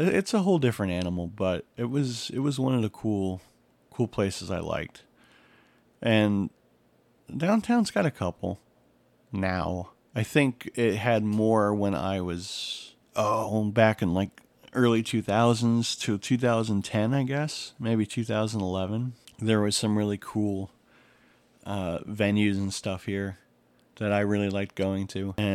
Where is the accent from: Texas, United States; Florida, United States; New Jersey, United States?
Florida, United States; growing up in Florida, you know, we don't really have basements